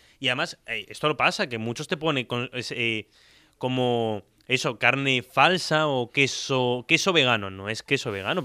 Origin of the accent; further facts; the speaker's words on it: Tarragona, Catalonia, Spain; Y al igual que soy muy de Tarragona